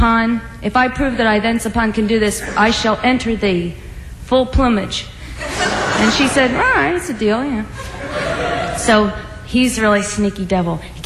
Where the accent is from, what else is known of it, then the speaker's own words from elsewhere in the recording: New Jersey, United States; I'm from New Jersey. No matter what I say, I'm still from Jersey.